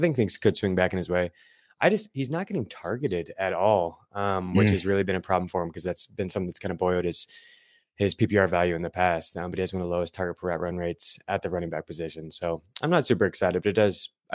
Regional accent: Kansas City, Missouri, United States; I'm glad that you found that quote, Pat, because just as someone who watches the Chiefs every week, I'm from Kansas City

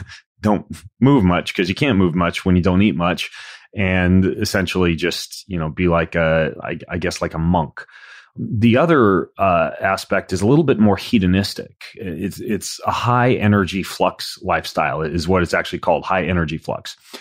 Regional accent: Idaho, United States; because I grew up in Idaho

